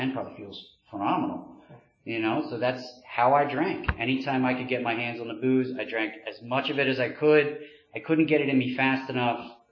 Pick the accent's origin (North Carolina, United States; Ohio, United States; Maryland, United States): Maryland, United States; also born or lived in Northeast; I was born outside the Northeast, lived there for like 2 years, family moved down to the Eastern Shore of Maryland. Pretty normal, middle-class life.